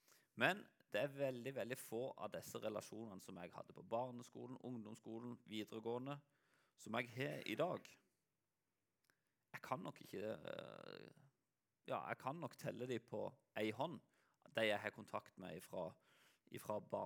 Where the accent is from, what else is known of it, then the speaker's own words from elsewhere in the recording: Lyngdal, Agder, Norway; moved away as an adult; also born or lived in Kristiansand; now in Varhaug, Norway; jeg kommer jo egentlig fra Lyngdal, og der bodde jeg til jeg var 19 år. Da flyttet jeg til Kristiansand for å gå på bibelskole. Og i Kristiansand bodde jeg frem til jeg var 24. Og så flyttet jeg her til Varhaug.